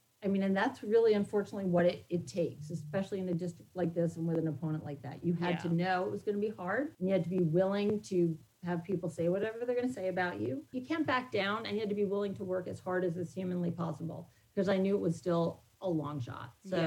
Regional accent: New York, United States; I grew up in New York. My husband grew up in New Jersey.

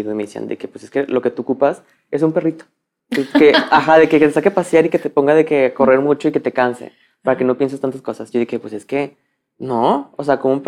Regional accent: Juárez, Nuevo León, Mexico; nací y crecí en Juárez, Nuevo León.

